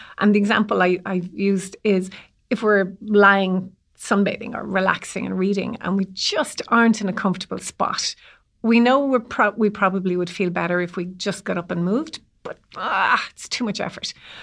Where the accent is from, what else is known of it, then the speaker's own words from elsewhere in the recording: Ireland; And I think as Irish people, we're incredibly hard on ourselves and quick to put ourselves down